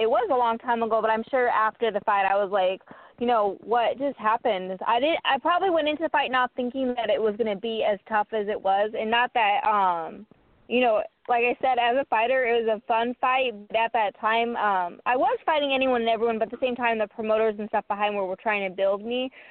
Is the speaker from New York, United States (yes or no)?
no; Phoenix, Arizona, United States; But she also had a lot of support behind her in my hometown, Phoenix.